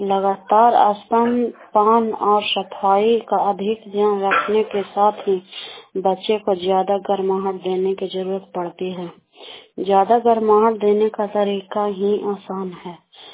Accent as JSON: {"language": "Hindi", "town": "Daniyawan", "region": "Bihar", "country": "India", "said": "मैं दनियामा ब्लॉक के रहने वाली हूँ।"}